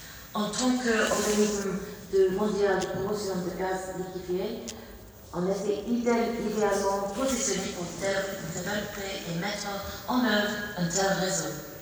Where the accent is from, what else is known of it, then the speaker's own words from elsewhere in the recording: United Kingdom; French is a second language; now in France; Je vais continuer en français. Donc, excusez un peu mon accent. Je suis britannique, mais j'habite en France.